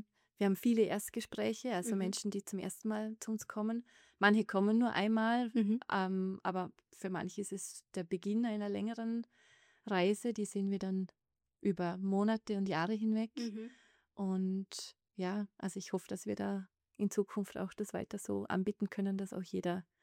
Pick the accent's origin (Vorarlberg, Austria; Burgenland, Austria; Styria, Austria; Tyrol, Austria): Vorarlberg, Austria; Und wir sind auch als Vorarlberger am weitesten entfernt von den Wiedern.